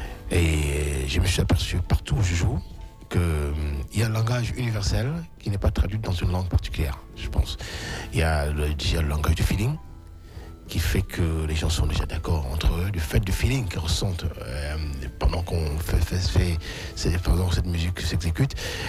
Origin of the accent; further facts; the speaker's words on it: West, Cameroon; first language Bamileke; French is a second language; des paroles dites en langue bamiléké, qui est ma langue maternelle, tout simplement.